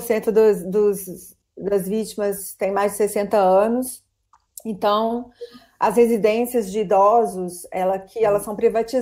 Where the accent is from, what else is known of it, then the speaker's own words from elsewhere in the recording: Minas Gerais, Brazil; now in Spain; Espanha é mais ou menos a mãe de Minas, eu sou mineira.